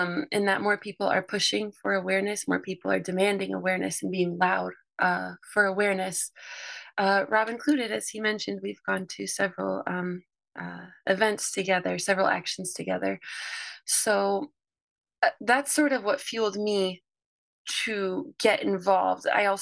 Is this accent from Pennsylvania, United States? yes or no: no; Seattle, Washington, United States; also born or lived in Orlando / Spartanburg / Baltimore; now in Newark, United States; I was born in Orlando, Florida. I grew up in Seattle, Washington. I've lived in Spartanburg, South Carolina, and I've lived in near Baltimore, Maryland, and now I'm in Newark, Delaware.